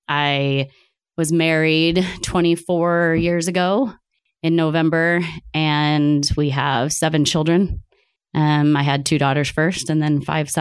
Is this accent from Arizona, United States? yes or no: yes; Mesa, Arizona, United States; Well, I was born and raised in Mesa, along with my husband was also